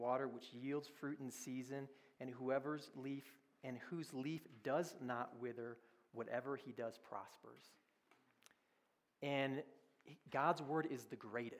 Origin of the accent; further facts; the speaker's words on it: Austin, Texas, United States; I'm from Austin, Texas. And yes, come on, some Texans here. Yep. We get to say y'all because we're from Texas.